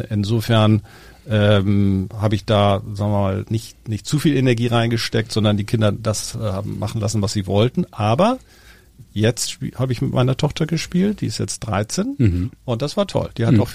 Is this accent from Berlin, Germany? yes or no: no; Norderstedt, Schleswig-Holstein, Germany; also born or lived in Hamburg; Ja, ich bin in Hamburg geboren. Wir sind dann irgendwann nach Garstedt und später Norderstedt gezogen.